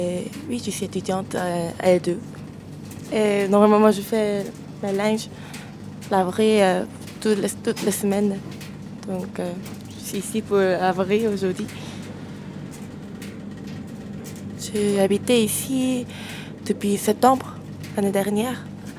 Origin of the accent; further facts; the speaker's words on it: South Korea; French is a second language; now in Paris, France; je viens de Corée du Sud et j'ai 20 ans. J'étudie cinéma à Paris 3.